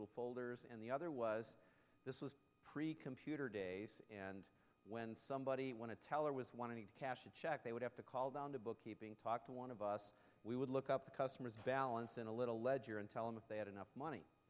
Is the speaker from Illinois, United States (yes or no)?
yes; Illinois, United States; now in East Lansing, United States; Some of you know that I came to East Lansing from Illinois many years ago, back in the early 70s